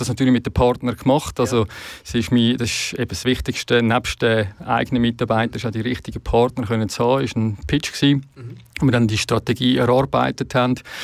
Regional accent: Pfäffikon, Schwyz, Switzerland; das Sedam-Center in Pfäffiken, Schweiz, wo ich aufgewachsen bin.

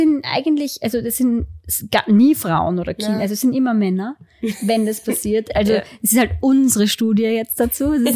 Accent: Austria; Also bei uns in Österreich musst du ja in den Öffis überall den Maulkorb tragen.

